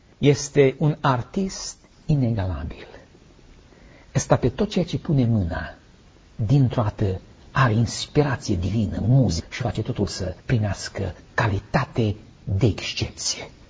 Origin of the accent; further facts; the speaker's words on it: Transylvania, Romania; cei care suntem din Transilvania avem slăbiciune pentru Coșbuc.